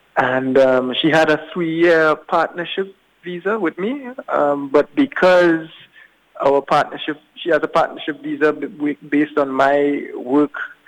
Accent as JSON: {"language": "English", "country": "Trinidad & Tobago", "moved": "as an adult", "lives_now": "Auckland, New Zealand", "said": "I'm a lawyer by profession, and I'm from the Caribbean, well, Trinidad and Tobago, to be exact, the West Indies. And I came here with my wife. We moved here February 2019."}